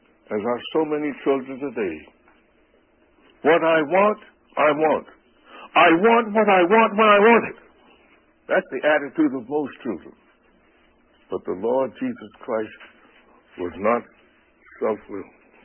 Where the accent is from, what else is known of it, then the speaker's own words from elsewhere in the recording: New York City, New York, United States; You see, I'm from New York City. They call it the Big Apple. But the truth of it is, it's the rotten apple. And that's where I'm from.